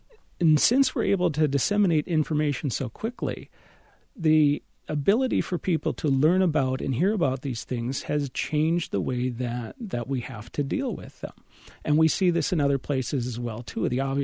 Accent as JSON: {"language": "English", "region": "North Dakota", "country": "United States", "said": "What makes this different, right, is I'm from North Dakota, okay? As someone from North Dakota, your ears perk up when people talk about North Dakota"}